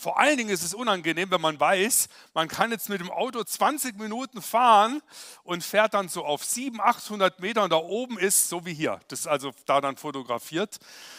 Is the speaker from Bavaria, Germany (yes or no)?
no; Freiburg im Breisgau, Baden-Württemberg, Germany; ich komme aus Freiburg im Breisgau ursprünglich. Da bin ich aufgewachsen